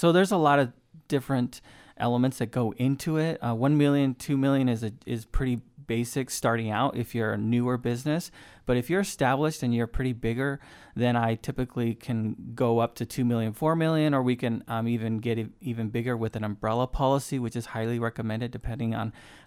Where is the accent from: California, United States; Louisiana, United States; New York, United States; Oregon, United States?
Oregon, United States; Yes, I grew up in Central Oregon. I've lived here since the early 90s. Went to high school, Redmond High.